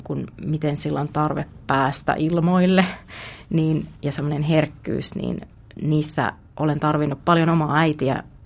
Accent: Lapua, South Ostrobothnia, Finland; Mä oon kasvanut Etelä-Pohjanmaalla, Lapualla ja oon perheen kuopos iltatähti

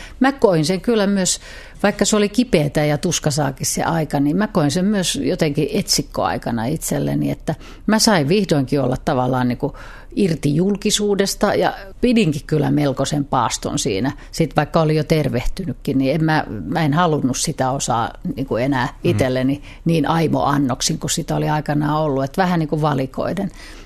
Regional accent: Kauniainen, Uusimaa, Finland; mä tuun siis Kauniaisista, se on mun kotipaikkani täällä

